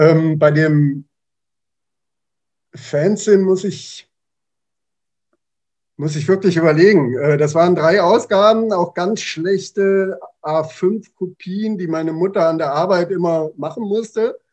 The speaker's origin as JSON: {"language": "German", "town": "Kassel", "region": "Hesse", "country": "Germany", "said": "Na, ursprünglich bin ich aus Hessen, Kasseler Ecke, also ziemlich zentral"}